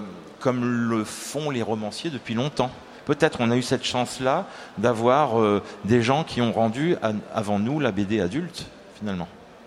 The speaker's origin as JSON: {"language": "French", "country": "France", "said": "Moi, je dirais que en tant que Français"}